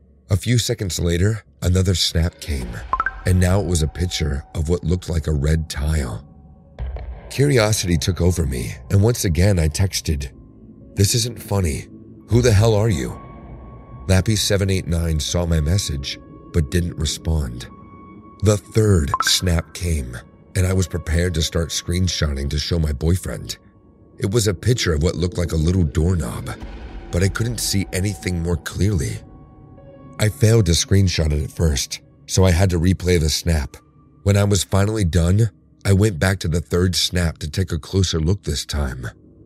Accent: Bulgaria; English is a second language; English is not my native language, so bear with me if I sound weird. I'm a 22-year-old girl from Bulgaria, studying art in another town. I was back home at my parents' house for Christmas vacation.

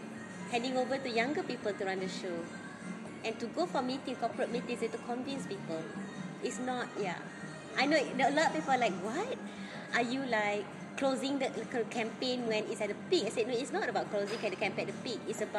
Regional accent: Malaysia; I like to talk about Malaysia because I'm a Malaysian.

